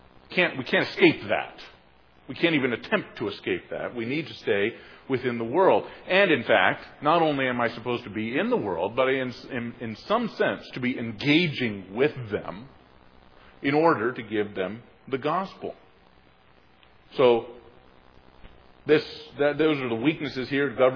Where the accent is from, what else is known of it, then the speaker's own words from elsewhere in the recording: Pennsylvania, United States; I grew up in Pennsylvania, hence the affinity for Penn State University here in their football program.